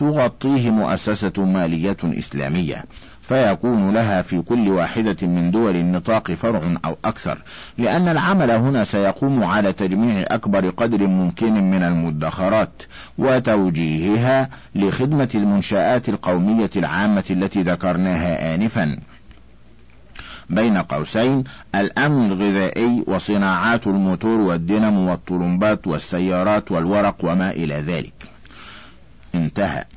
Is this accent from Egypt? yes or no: yes; Egypt; وأنا من ناحية القلب والفكر سوداني وسعودي وكويتي بقدر ما أنا مصري.